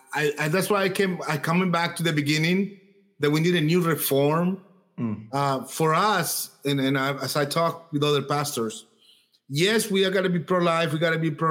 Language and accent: English; Colombia; I'm from Colombia. So my whole family is involved